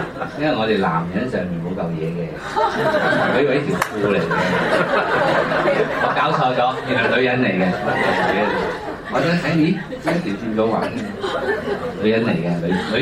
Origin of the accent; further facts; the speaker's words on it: Philippines; now in Hong Kong; 80年代之前呢我不是在香港的，我在菲律賓長大，在菲律賓讀中學讀大學的，所以80年代回來，